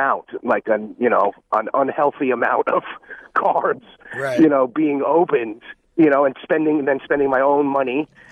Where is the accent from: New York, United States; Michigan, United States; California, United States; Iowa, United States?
New York, United States; I grew up in Rockland County and got a bookie, local guy.